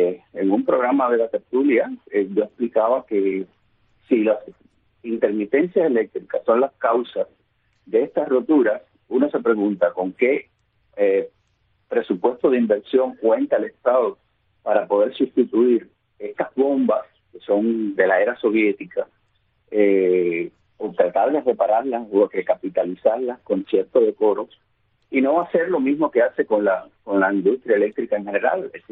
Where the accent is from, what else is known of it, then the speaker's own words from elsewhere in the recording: Caibarién, Villa Clara, Cuba; Yo, como cubano y como caibarinense, abogo porque esto sea posible